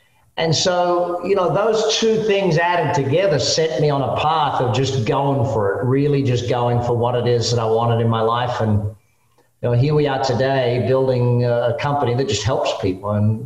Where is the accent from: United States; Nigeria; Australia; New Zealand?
Australia; Adelaide, South Australia; also born or lived in Darwin, Australia; my parents, we moved from Darwin in Australia to Adelaide in Australia.